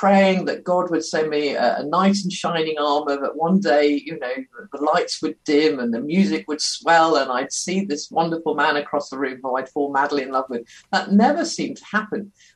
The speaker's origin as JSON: {"language": "English", "country": "Guernsey", "said": "I grew up in a Christian home. I come from Guernsey in the Channel Islands. … is a Guernsey name, a little island, quite a conservative community. I'm in my 50s now."}